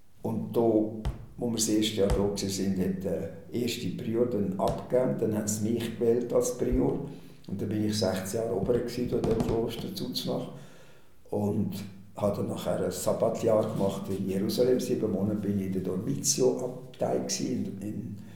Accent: Menzingen, Zug, Switzerland; Ich war Ministrant im Lehrschwesterninstitut Menzingen. Das ist meine Heimat.

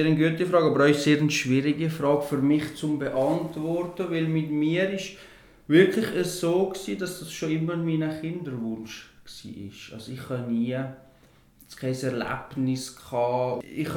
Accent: Üsserberg, Valais, Switzerland; accent: Valais dialect; Der Walliser Dialekt kann ich nicht verstecken. Ich bin im Wallis aufgewachsen, in Üsserberg geboren. Das ist ein kleines Dorf an der Südrampe, in der Nähe von Visp. Ich bin hier aufgewachsen als viertes Kind von 6. Wir sind ja, katholisch eigentlich aufgewachsen

